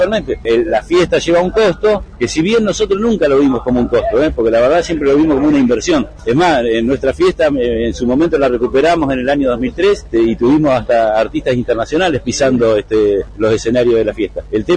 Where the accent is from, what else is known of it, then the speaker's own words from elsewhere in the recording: Golondrinas, Chubut, Argentina; yo soy vecino de Golondrinas, viví toda la vida en Golondrinas y sigo viviendo en Golondrinas.